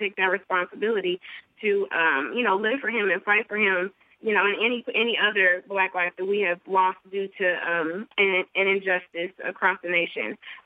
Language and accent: English; St. Louis, Missouri, United States; I'm from St. Louis, Missouri, actually. A lot of my family lives in the Ferguson-Florissant area.